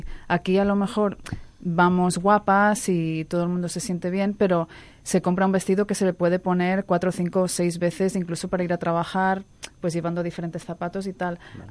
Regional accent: United States; como los americanos somos muy de superarnos los unos a los otros

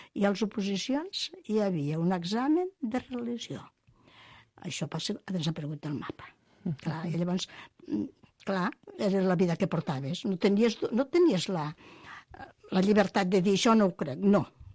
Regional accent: Sort, Catalonia, Spain; És el meu poble.

